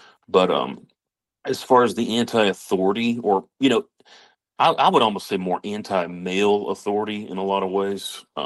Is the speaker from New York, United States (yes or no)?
no; Memphis, Tennessee, United States; Yes, I was born in Memphis, and that's kind of where we grew up.